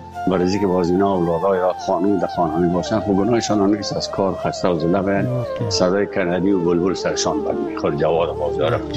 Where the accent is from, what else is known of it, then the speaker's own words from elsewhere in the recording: Afghanistan; moved away; وقتی که من از افغانستان بر آمدم